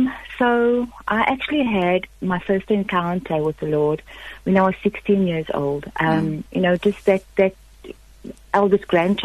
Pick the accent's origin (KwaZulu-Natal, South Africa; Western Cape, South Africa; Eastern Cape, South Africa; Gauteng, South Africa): Eastern Cape, South Africa; East London; now in Bloemfontein, South Africa; And I was now at the age of 23 years old. And I moved back to the Free State from the Eastern Cape. I'm from East London.